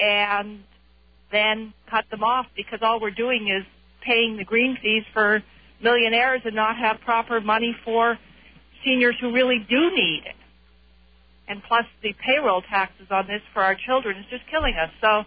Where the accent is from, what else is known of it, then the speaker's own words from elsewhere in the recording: Canada; First of all, I'm a Canadian